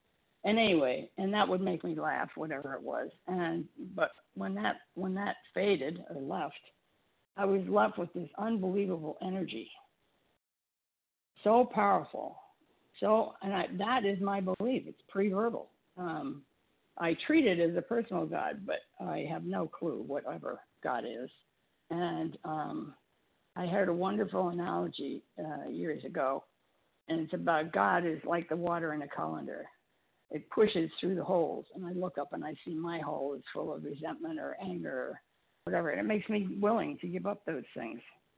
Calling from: Florida, United States; Oh, Florida, and my last initial is H.

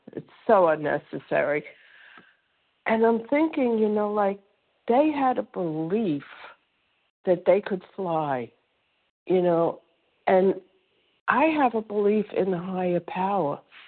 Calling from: Florida, United States; from Florida.

